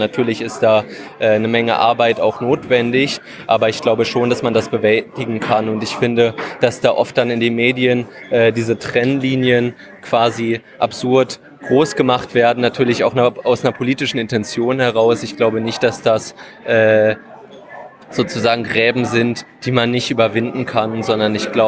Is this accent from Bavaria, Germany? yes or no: no; Berlin, Germany; ich komme aus Berlin